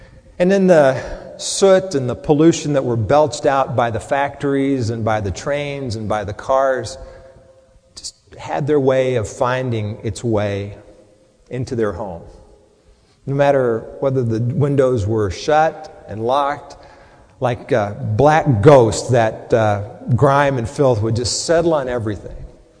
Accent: Texas, United States; I thought, growing up in Texas, I thought, why do they name all the schools with numbers?

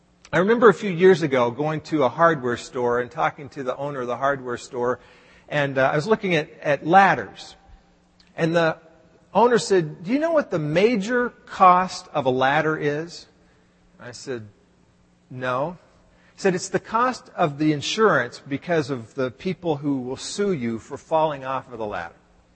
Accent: Dallas, Texas, United States; It goes back to when I was growing up in Dallas. All the 20-some-odd years that I lived in Dallas

